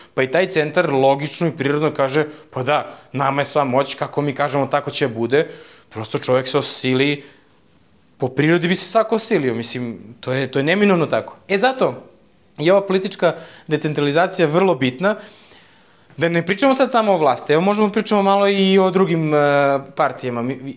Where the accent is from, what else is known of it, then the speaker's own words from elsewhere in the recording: Niš, Nišava District, Serbia; ja kao Nišlija